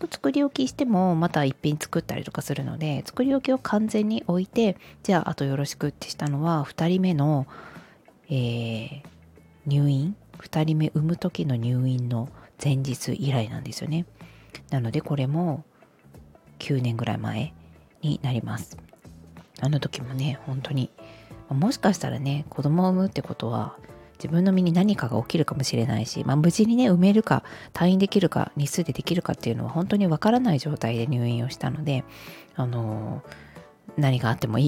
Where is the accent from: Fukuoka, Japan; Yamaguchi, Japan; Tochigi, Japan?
Yamaguchi, Japan; ちょっとどうしても行きたいところが、私山口県なんですよ。